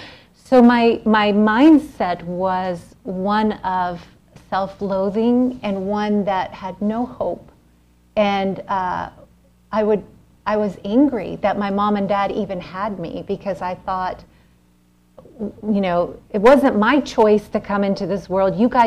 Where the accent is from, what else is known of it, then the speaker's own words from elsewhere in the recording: Pennsylvania, United States; I grew up in Pennsylvania. I grew up on a farm in a very rural area.